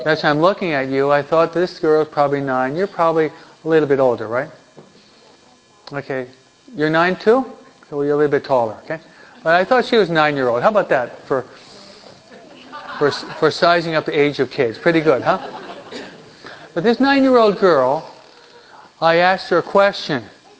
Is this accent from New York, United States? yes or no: yes; New York, United States; accent: New York; So hopefully you hear me, or maybe my New York accent is too pronounced.